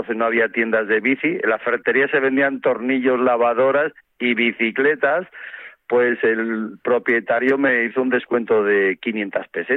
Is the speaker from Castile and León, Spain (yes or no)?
yes; Castile and León, Spain; Pues muy bien, pues de celebración, como tantos castellanos leoneses.